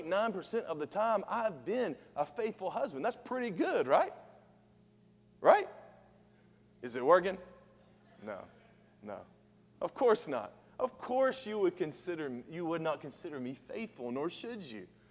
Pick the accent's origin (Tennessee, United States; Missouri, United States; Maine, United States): Tennessee, United States; I'm from East Tennessee, okay? So hopefully you'll bear with me that I'm messing these names up.